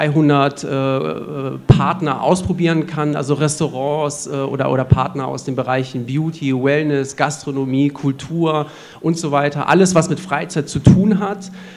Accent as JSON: {"language": "German", "town": "Hanover", "region": "Lower Saxony", "country": "Germany", "tie": "born or raised there", "said": "das gibt's in Hannover, also meine Heimatstadt, nicht."}